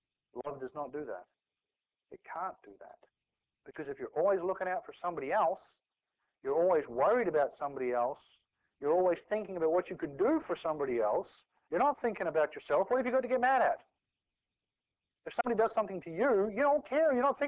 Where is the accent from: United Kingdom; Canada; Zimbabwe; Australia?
Australia; also born or lived in New Zealand; now in United States; I was born in New Zealand, but I spent most of my life growing up in Australia.